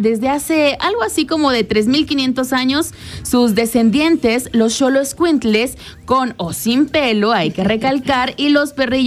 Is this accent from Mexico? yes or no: yes; Mexico; Como mexicanos nos debemos de sentir afortunados